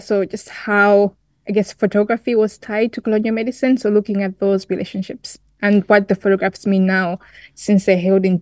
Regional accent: Malawi; And I think this is the right place to point out that I am from Malawi. So this work is also quite personal in a way that, you know, I'm researching my own country

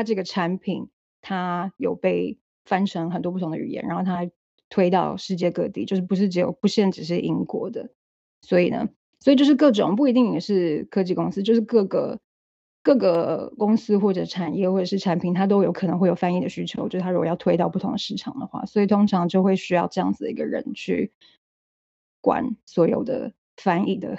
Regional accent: Taipei, Taiwan; moved away as an adult; now in London, United Kingdom; 我是在台北出生长大的，然后我2015年来伦敦读硕士，读了一年，然后那时候很幸运，就是我隔年就抽中打工旅游签，所以我后来就一直留下来工作，一直到现在，现在已经超过七年了

